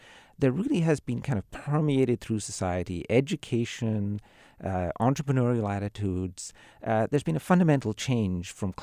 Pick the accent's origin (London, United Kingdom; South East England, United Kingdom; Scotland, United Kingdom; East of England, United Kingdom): Scotland, United Kingdom; Glasgow; I come from Glasgow, so I know all about that.